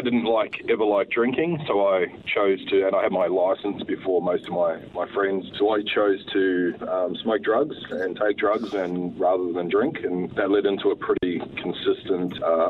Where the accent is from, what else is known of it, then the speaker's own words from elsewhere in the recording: Sydney, New South Wales, Australia; Look, I was born in Sydney, Australia. A bit of an unusual upbringing. My father is from the United States and my mother's a Kiwi. They met in a discipleship training program in Texas and then moved to Australia